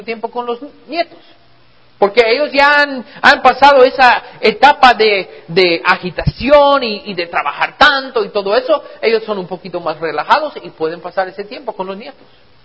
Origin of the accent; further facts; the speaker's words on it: United States; son importantes para nosotros siendo norteamericanos